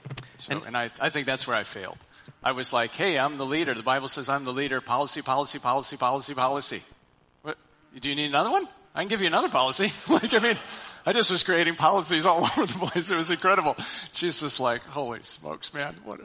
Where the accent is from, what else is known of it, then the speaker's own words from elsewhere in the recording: Wisconsin, United States; I grew up in Wisconsin. Bags. So that's why I say satchels.